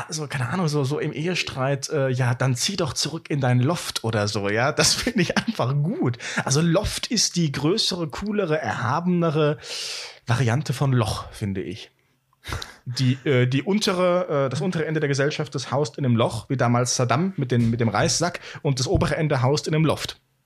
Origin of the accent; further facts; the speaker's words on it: North Rhine-Westphalia, Germany; Am Wochenende gehe ich die Rehe füttern, denn ich komme ja auch aus dem Münsterland.